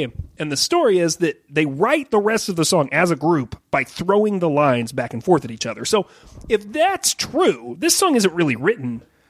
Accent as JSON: {"language": "English", "town": "Raleigh", "region": "North Carolina", "country": "United States", "tie": "born or raised there", "said": "I grew up around Raleigh, North Carolina"}